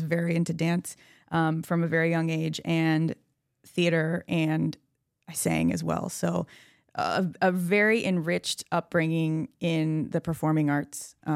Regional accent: San Antonio, Texas, United States; So I grew up, born and raised in San Antonio.

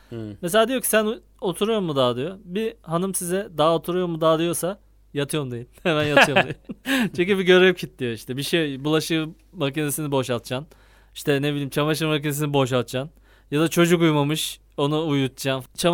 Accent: Çanakkale, Turkey; Truva, biz Çanakkale'liyiz biliyorsun zaten.

